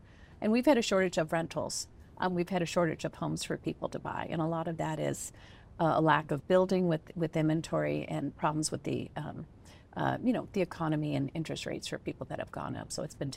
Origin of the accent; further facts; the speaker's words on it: Washington, United States; now in Las Vegas, United States; I'm originally from the Seattle area